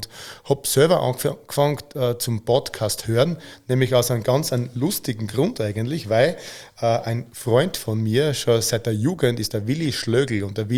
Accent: Styria, Austria; Der ist von meinem Opa gegründet worden, nach dem Krieg klassisch. Und bei uns in der Oststeiermark hast du eigentlich immer zu den Fleischer, nicht Metzger gesagt, sondern wir sind einfach die Fleischhocker immer gewesen.

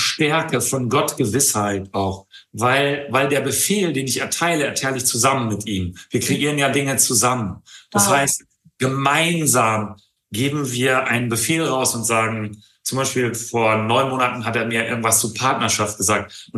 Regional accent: Tecklenburg, North Rhine-Westphalia, Germany; born there; in Tecklenburg, da wo ich geboren bin, in der Nähe, vielleicht wenn ihr da mal hinfahren wollt, da sind nur Fachwerkhäuser, eine ganz, ganz, ganz, ganz tolle Stadt im Kreis Steinfurt.

